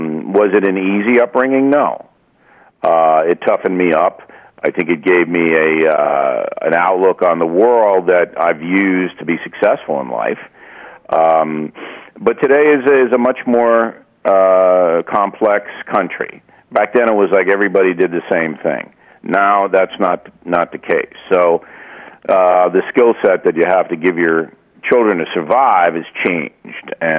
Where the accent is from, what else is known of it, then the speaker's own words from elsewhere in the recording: Levittown, New York, United States; Levittown, New York, which is a suburb of New York City, about 25 miles east of the city. Working class parents, both Irish.